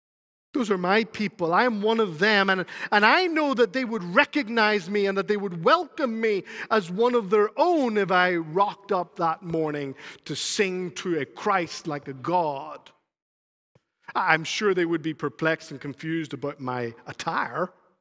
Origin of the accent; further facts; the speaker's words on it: Spain; moved away; also born or lived in Northern Ireland / Scotland; I grew up in Spain. That captures them. I moved to Northern Ireland. That captures them. I went to college in Scotland.